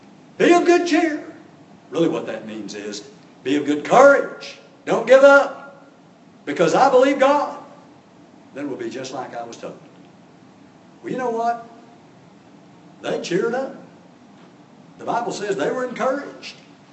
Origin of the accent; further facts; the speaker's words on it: Houston, Texas, United States; I grew up in Houston, not far from the ocean, the Gulf of Mexico. We never went offshore fishing.